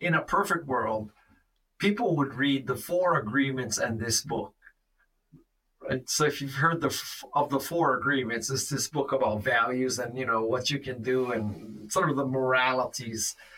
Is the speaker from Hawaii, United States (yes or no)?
yes; Honolulu, Hawaii, United States; I'm from Honolulu, Hawaii. You know, there's not a lot of pond hockey in Honolulu.